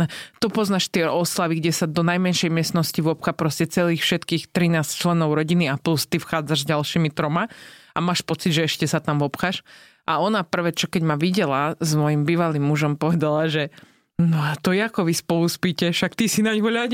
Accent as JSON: {"language": "Slovak", "region": "north", "country": "Slovakia", "lives_now": "California, United States", "said": "Ja som zo severu, takže tam bolo aj trošku zimšie"}